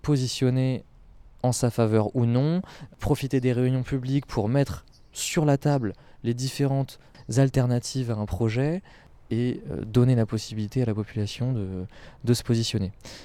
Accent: La Ferté-Bernard, Pays de la Loire, France; j'ai grandi à La Ferté Bernard

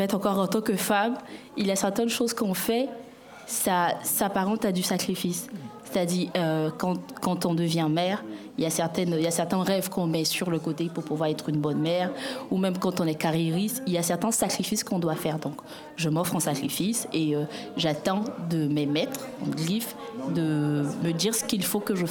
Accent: Côte d’Ivoire; now in France; Je suis née, j'ai grandi en Côte d'Ivoire avant de m'installer en France.

